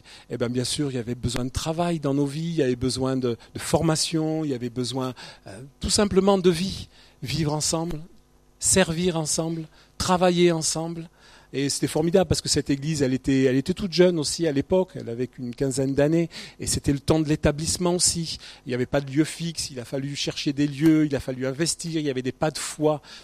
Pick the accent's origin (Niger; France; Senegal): France; Corsica; now in Toulouse, France; on n'est pas Toulousains, nous, on est du sud-est, on est de la Corse. On n'a pas envie de quitter une si belle région.